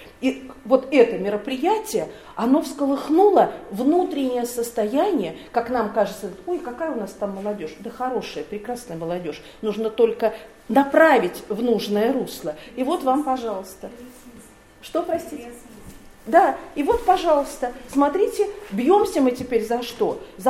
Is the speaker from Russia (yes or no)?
yes; Bryansk, Bryansk Oblast, Russia; born there; Я тоже родилась в Брянске, поэтому нам как бы понятно.